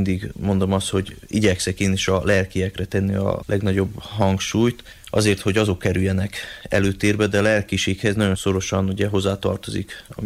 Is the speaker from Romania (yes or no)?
no; Vojlovica, South Banat District, Serbia; moved away as an adult; also born or lived in Subotica; now in Hungary; Igazából Sátoraljaújhelyről, Magyarországról jöttünk, egész Észak-Magyarországról, de én jómagam Szabadkán születtem, majd 5 éves voltam, amikor édesapámat az akkori püspök kihelyezte lelkésznek Hertelendi falvára. Mai napig is ott szolgál, és így Délbánátban nőttem fel.